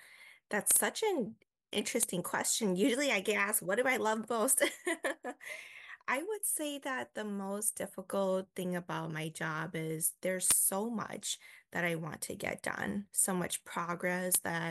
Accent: Duluth, Minnesota, United States; born there; I grew up as a mom, daughter of refugees. I was born in Duluth. I have four siblings. My parents came here in the late 1980s and we were never politically involved.

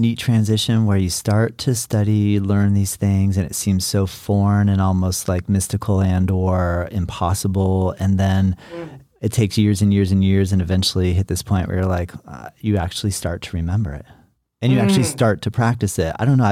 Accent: Florida, United States; You know, growing up, I grew up here in Florida. It's pretty quiet. There wasn't a lot going on, not in a city.

